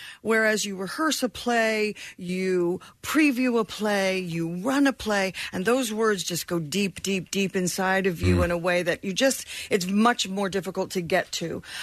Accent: Florida, United States; also born or lived in England; Yeah. I grew up in Florida.

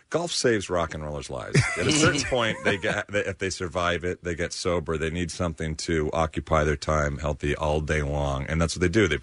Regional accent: Huntington Beach, California, United States; I grew up in Huntington Beach, so back in the day.

